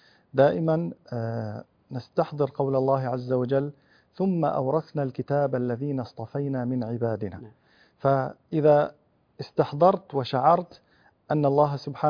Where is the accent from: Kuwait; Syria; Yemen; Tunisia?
Kuwait; طبعا لا شك أن بلدنا الكويت البلد الطيب